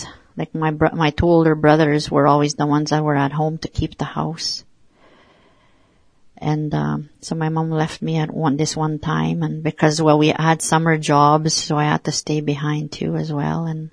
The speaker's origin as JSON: {"language": "English", "town": "Birch River", "region": "Manitoba", "country": "Canada", "tie": "born there", "said": "I'm from Sapotoya Cree Nation, and I live here in Swan River, Manitoba. I was born in Birch River. There were 17 of us in the family"}